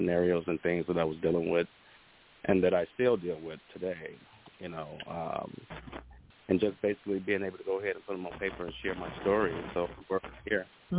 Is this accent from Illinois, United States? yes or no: yes; Chicago, Illinois, United States; Born and raised in Chicago, Illinois.